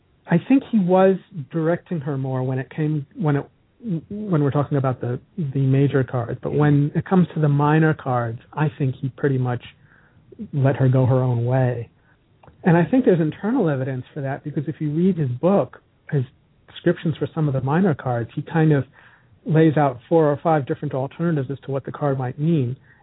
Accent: United States; she's Italian and I'm American and we don't share a language.

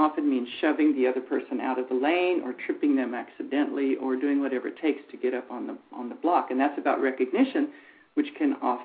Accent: Texas, United States; The Alamo, I'm from Texas, you know, we will never surrender.

